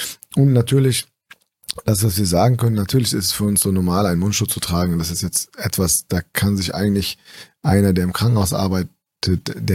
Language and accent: German; Aurich, Lower Saxony, Germany; also born or lived in Lebanon; now in Hamburg, Germany; Ich bin 37 Jahre alt. Gebürtig komme ich aus dem Libanon. Bin in Ostfriesland Aurich aufgewachsen. Nach meinem Abitur nach Hamburg gekommen